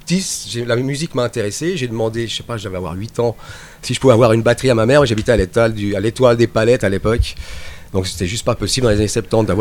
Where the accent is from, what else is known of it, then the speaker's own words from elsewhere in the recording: Tunisia; je suis tunisien, mon cousin m'a offert une guitare, alors que, en plus en Tunisie